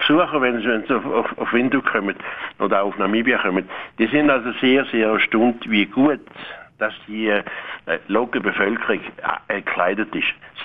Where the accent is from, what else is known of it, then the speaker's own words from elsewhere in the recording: St. Gallen, Switzerland; also born or lived in Mozambique; Ja, ich bin aufgewachsen in St. Gallen, aber eigentlich bin ich geboren in Mosambik. Aber ich habe meine Jugend in St. Gallen verbracht, vom 7. Jahr an.